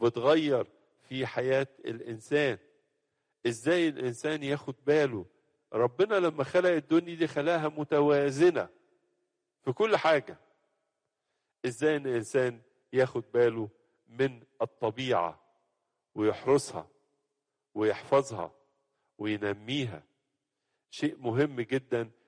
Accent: Egypt; بنلاحظ عندنا في مصر، مصر ما كانش فيها حيتان، نلاقي حوت جاي لنا ميت

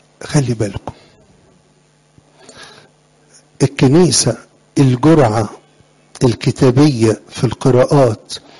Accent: Sohag, Sohag Governorate, Egypt; انا سوهاج، انا من سوهاج

